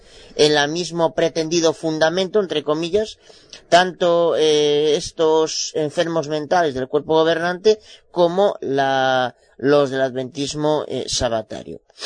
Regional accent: Galicia, Spain; Soy abogado de Galicia, España.

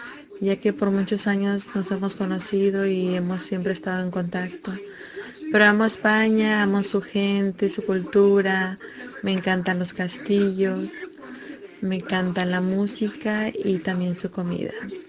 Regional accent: Mexico; now in Texas, United States; yo soy mexicana, pero vivo en Texas, en Estados Unidos, hace muchísimos años ya.

